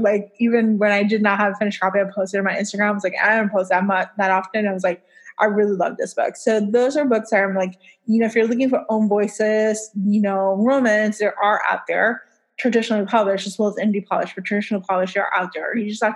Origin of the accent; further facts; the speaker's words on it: Puerto Rico; I'm from Puerto Rico.